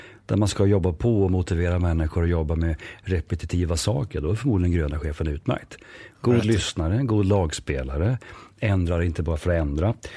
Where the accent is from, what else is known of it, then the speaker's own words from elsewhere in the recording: Norrland, Sweden; Kanske hörs på min dialekt att jag kommer norrifrån. När jag blev ivrig så brukade det komma igenom mer.